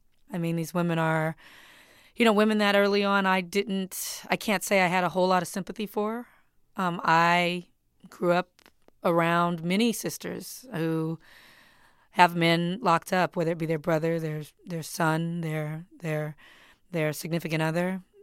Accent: Compton, California, United States; exploring a character that might live where I grew up in Compton, California.

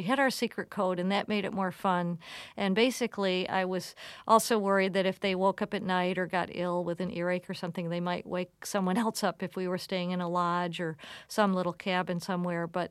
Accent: United States; I now appreciate that I grew up in America

